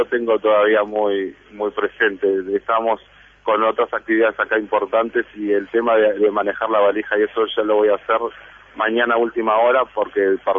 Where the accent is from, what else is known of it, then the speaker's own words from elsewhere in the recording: Juan Lacaze, Colonia, Uruguay; moved away as an adult; Y soy del interior, soy de Juan Lacase, y recién cuando me tocó la vida universitaria fue que llegué a Montevideo.